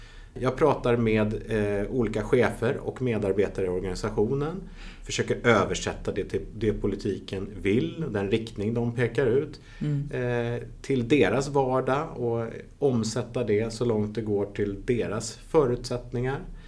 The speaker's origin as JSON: {"language": "Swedish", "town": "Vallentuna", "region": "Stockholm County", "country": "Sweden", "tie": "born or raised there", "said": "jag är en holländare som är uppvuxen i Vallentuna och Sverige."}